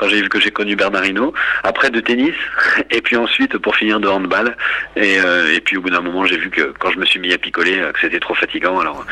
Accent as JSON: {"language": "French", "town": "Paris", "region": "Île-de-France", "country": "France", "tie": "born or raised there", "said": "Moi de Paris. Je suis né à Paris, du 14e arrondissement. J'ai jamais, bah, comme … d'ailleurs, j'ai jamais trop bougé de Paris."}